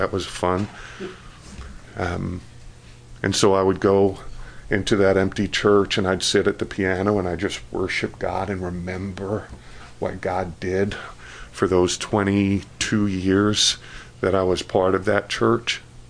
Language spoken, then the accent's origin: English; Floral Park, New York, United States; That was the church I grew up in Floral Park, New York.